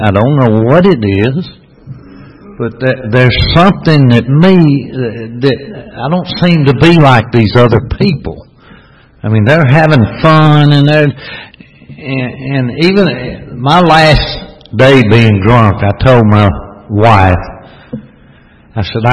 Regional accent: Forest Park, United States; And I grew up in Forest Park.

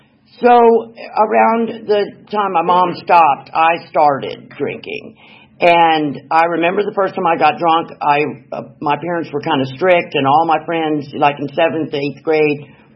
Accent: Atlanta, Georgia, United States; born there; So I was born in Atlanta in Piedmont Hospital.

